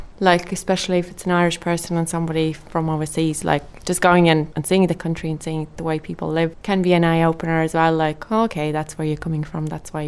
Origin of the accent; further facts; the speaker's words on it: Latvia; originally I come from Latvia.